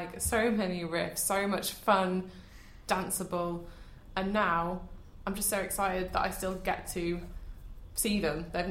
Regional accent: Manchester, North West England, United Kingdom; I'm from Manchester

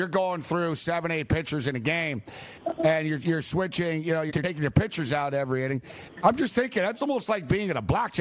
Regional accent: Montreal, Quebec, Canada; I grew up in Montreal, so I grew up and, you know, with your Pirates at the time and National League baseball.

